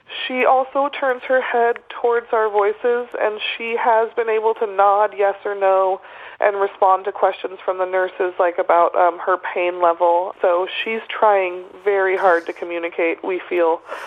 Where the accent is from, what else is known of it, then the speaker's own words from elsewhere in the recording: Redwood Valley, California, United States; Yeah, I grew up in Redwood Valley along with my sister. My parents have been in the community for about 45 years. It's very small.